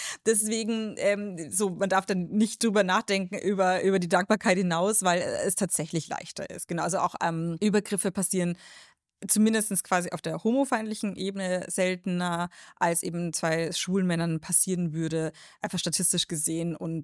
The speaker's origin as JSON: {"language": "German", "town": "Munich", "region": "Bavaria", "country": "Germany", "said": "ich komme aus München"}